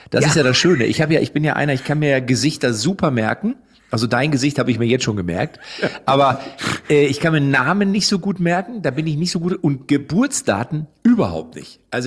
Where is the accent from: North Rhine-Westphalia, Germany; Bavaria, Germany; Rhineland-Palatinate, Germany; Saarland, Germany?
North Rhine-Westphalia, Germany; Lippstadt; Ich komme ja aus Lippstadt.